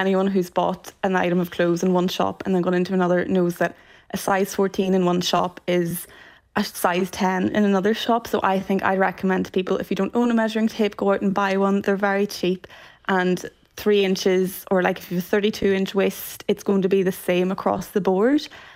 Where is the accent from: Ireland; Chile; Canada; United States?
Ireland; Ulster; And I grew up in Donegal